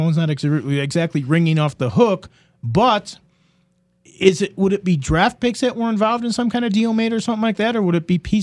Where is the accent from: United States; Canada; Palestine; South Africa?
United States; Chicago, Illinois; maybe it's because I'm still from Chicago and I do watch the Blackhawks a lot